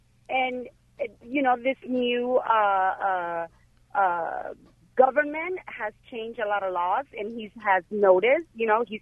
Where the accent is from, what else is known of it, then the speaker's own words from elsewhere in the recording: Honduras; Honduras.